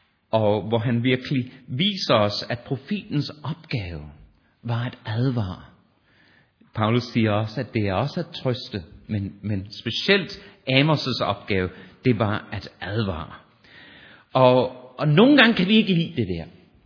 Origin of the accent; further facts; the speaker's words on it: Australia; Jeg er opvokset i Australien på en skole, som havde en anglikansk kirke